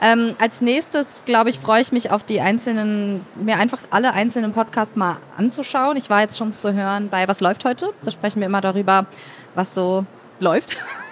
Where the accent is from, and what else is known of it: Berlin, Germany